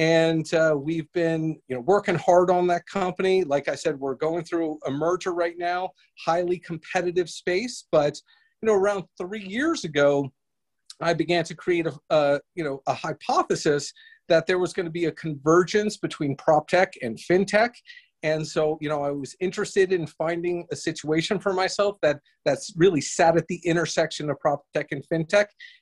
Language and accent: English; Manhattan, New York, United States; So I'm a born and raised New Yorker, former United States Marine Corps cryptologist and code breaker. I grew up in Manhattan and went to two boarding schools.